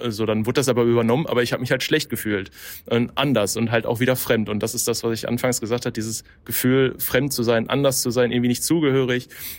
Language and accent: German; Bochum, North Rhine-Westphalia, Germany; weil ich vorhabe, auch mit Mitmenschen aus meiner Heimatstadt Bochum über das Thema Einsamkeit zu sprechen